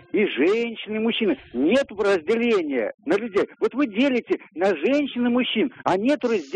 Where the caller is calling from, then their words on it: Khotkovo, Moscow Oblast, Russia; из Москвы. Вот из Подмосковья, вернее.